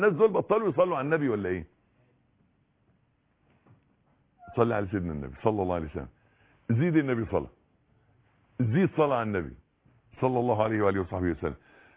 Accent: Egypt; ما هو احنا مصريين ولا بلاش

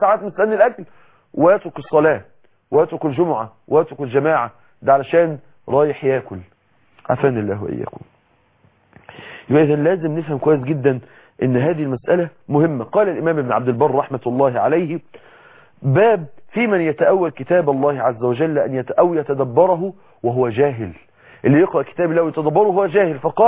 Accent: Mansoura, Dakahlia, Egypt

